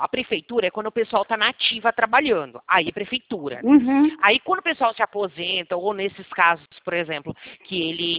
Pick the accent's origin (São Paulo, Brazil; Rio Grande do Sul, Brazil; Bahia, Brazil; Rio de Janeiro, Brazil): São Paulo, Brazil; Eu sou de São Paulo, tá? Tem São Paulo capital, eu moro numa cidade chamada Americana, do lado de Campinas.